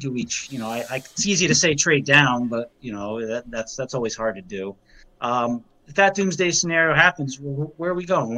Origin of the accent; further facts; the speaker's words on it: New Jersey, United States; I would have combed my hair. North Jersey.